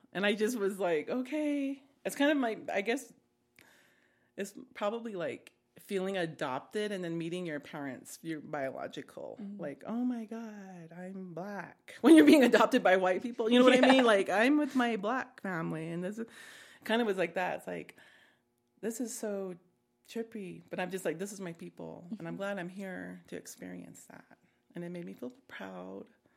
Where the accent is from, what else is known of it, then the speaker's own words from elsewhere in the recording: Ganado, Arizona, United States; born there; I've been to Arizona. I was born in Arizona in Ganado, at Sage Memorial Hospital